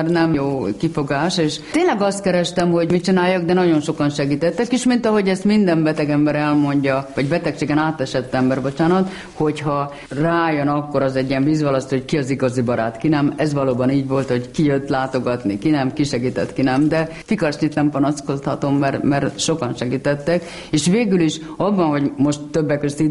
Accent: Hungary; tájfutó vagyok, igen, és magyar, és egy kicsit svédül, igen.

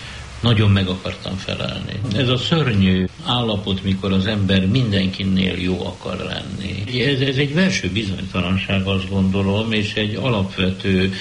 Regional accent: Budapest, Hungary; amikor én lipotvárosi, polgári, jól nevelt, vallásos zsidó kisfiú vagyok. 1933-tól, amikor születtem

